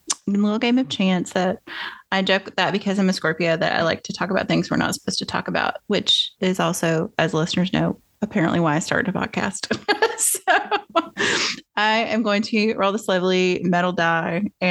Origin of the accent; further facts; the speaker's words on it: Tennessee, United States; Especially I'm from East Tennessee too. So she's a local saint already.